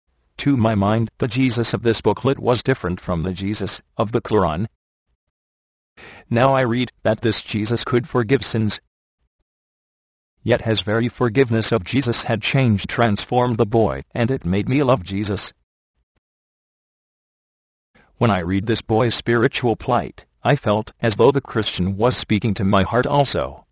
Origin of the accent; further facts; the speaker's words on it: Karukana, Kerala, India; born there; English is a second language; I was born on Friday, July 15, 1951. My father was a mullah, a Muslim religious leader in a small village of Karukana in the South Indian state of Kerala.